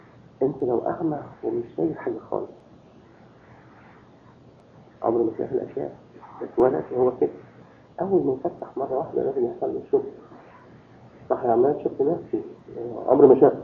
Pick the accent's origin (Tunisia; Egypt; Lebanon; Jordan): Egypt; يعني مثلا كان عندنا في مصر ايه واحد يقول الثاني تسميم